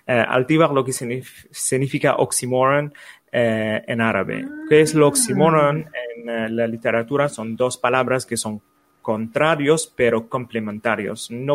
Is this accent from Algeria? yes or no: yes; Algeria; now in Barcelona, Spain; tengo 35 años, soy argelino y vivo aquí en Barcelona hace ya 7 años.